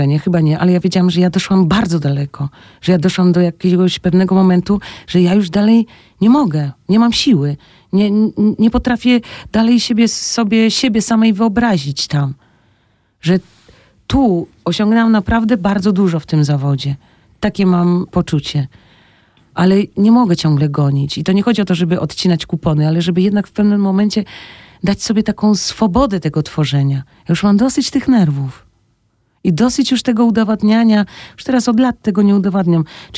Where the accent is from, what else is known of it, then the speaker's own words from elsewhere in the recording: Szczecin, West Pomeranian Voivodeship, Poland; Ja przyjechałam ze Szczecina i się dostałam